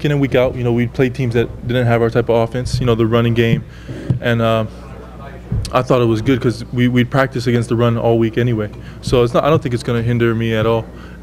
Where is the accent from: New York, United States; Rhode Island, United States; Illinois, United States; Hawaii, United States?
Hawaii, United States; People think I'm crazy when I say I love cold weather because I'm from Hawaii, you know, used to the 85 degrees, you know. You got to leave the island sometime